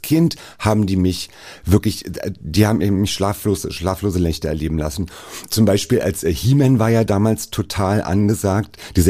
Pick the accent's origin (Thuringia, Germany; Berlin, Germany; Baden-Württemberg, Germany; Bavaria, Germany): Berlin, Germany; ich komme aus Neukölln